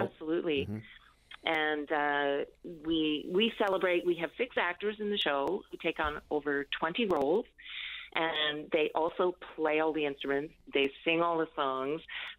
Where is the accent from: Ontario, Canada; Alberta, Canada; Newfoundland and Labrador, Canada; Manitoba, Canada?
Newfoundland and Labrador, Canada; Marystown; And so my history was that growing up in Marystown, my Uncle Bernard was what we call, I call them long road cowboys.